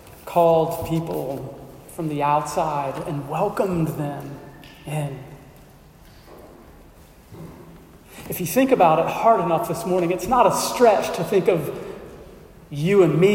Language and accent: English; Shreveport, Louisiana, United States; I'm from Shreveport. I live in Wilkinson.